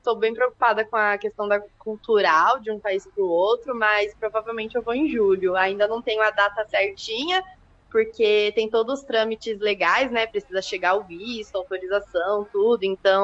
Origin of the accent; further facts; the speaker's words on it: Marau, Rio Grande do Sul, Brazil; eu sou da Santa Helena, né, aí em Marau, né, minha família tá aí.